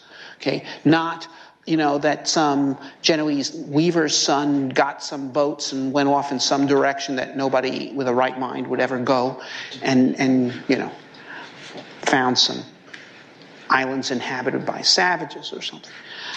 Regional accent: United States; I'm an American.

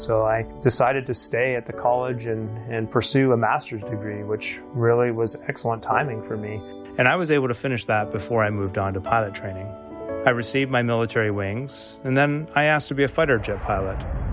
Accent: Canada; as a Canadian

